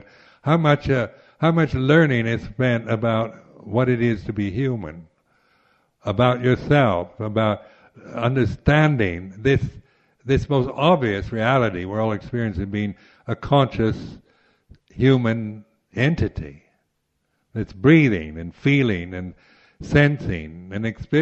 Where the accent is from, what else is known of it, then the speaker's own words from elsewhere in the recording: England, United Kingdom; born there; we identify with the particular place we're English because we're born here.